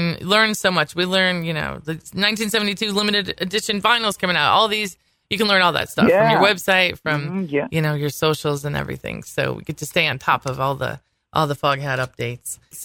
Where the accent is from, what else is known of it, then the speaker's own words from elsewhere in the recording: Chicago, Illinois, United States; So I'm from Chicago … of course.